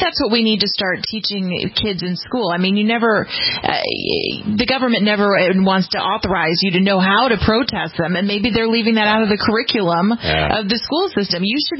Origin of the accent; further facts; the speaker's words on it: Los Angeles, California, United States; one of the biggest things that I remember in my life growing up in Los Angeles was Rodney King, and he was beat by the police.